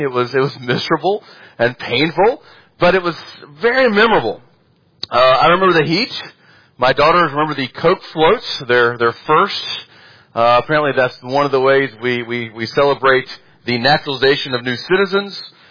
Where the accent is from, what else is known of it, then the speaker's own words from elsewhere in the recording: United States; Now, I'm an American. I've never made an oath to America like this. I was born in America, and I was raised to be an American